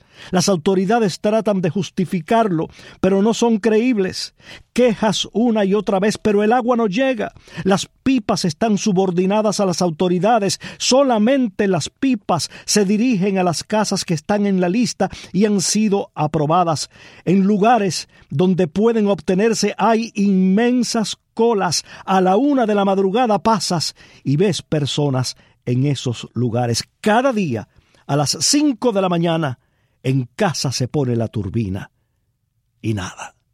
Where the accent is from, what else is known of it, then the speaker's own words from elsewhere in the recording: Cuba; moved away; allí en mi país, del que falto desde hace tantos años